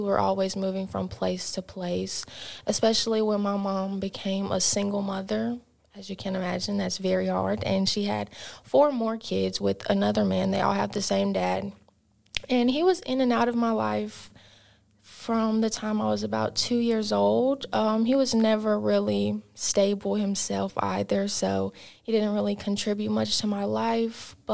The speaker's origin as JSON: {"language": "English", "town": "Brandon", "region": "Florida", "country": "United States", "tie": "born there", "said": "so I was born in Brandon, Florida."}